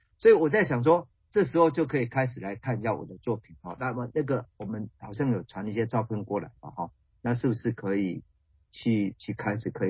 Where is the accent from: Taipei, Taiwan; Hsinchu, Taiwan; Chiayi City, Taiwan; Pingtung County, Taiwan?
Pingtung County, Taiwan; Xiaoliuqiu; born there; 这是一个我出生的地方，我当然有义务要在这个地方能够去关注到这个地方的成长